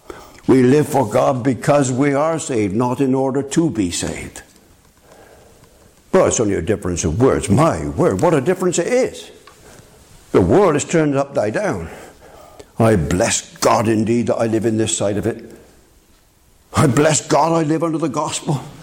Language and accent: English; England, United Kingdom; Now, I'm not ashamed of being English. I can almost say, if I use inverted commas, I'm proud to be English.